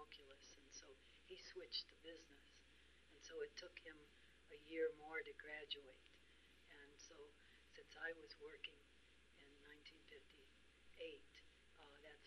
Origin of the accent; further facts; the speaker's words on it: Cleveland, Ohio, United States; also born or lived in St. Louis, Missouri; I was born in St. Louis, Missouri, and I'm the only child. We lived there probably less than a year, and my father thought that he could get work in Ohio, and so they moved to Cleveland, Ohio